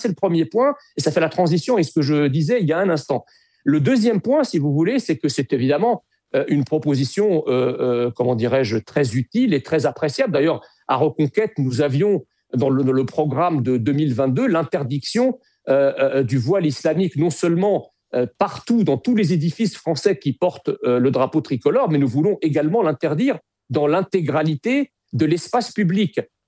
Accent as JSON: {"language": "French", "country": "France", "said": "nous avons des sujets avec l'Iran en tant que Français"}